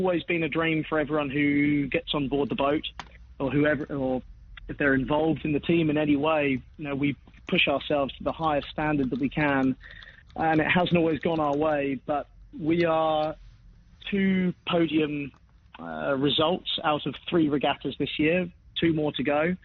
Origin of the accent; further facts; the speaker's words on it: Isle of Wight, South East England, United Kingdom; I'm from the Isle of Wight and I used to sail down there